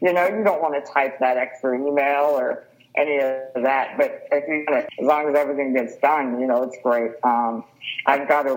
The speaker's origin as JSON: {"language": "English", "town": "Houston", "region": "Texas", "country": "United States", "tie": "born or raised there", "said": "And like I said, I grew up in Houston."}